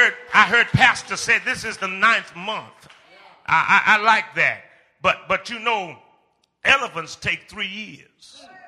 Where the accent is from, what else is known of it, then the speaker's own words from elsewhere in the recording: Danville, Virginia, United States; But the old preacher in my hometown, Danville, Virginia, used to say